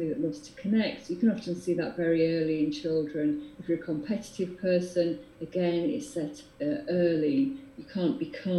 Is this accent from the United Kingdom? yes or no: yes; United Kingdom; Because we're British and we're modest